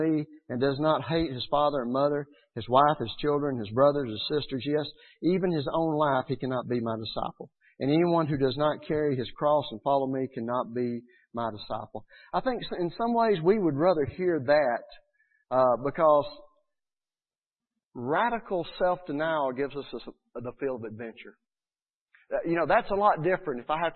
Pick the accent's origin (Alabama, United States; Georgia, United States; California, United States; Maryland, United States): Georgia, United States; accent: Georgia twang; I've got that Georgia twang, you know, and people are like, where are you from?